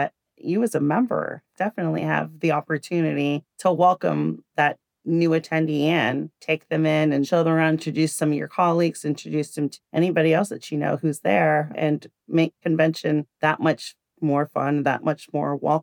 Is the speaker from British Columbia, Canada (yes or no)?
no; Toronto, Ontario, Canada; I am from Toronto. I grew up in Toronto, born and raised.